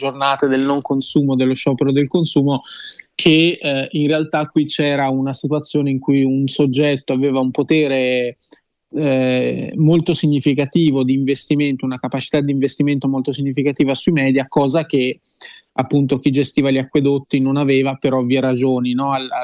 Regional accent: Capannori, Tuscany, Italy; io vengo da Capannori, che è un comune in provincia di Lucca che tra i primi ha investito sul tema dei rifiuti, uno dei primi comuni rifiuti zero d'Italia

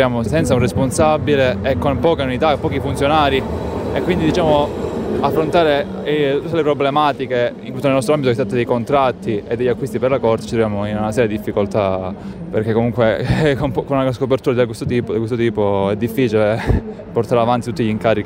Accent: Calabria, Italy; moved away; Sono calabrese, da Venezia Terme, quindi comunque ho fatto un passo venire qui per un futuro migliore

